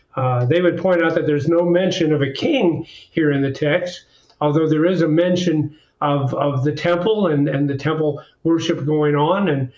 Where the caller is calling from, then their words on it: Minnesota, United States; Yeah, I'm in Minnesota.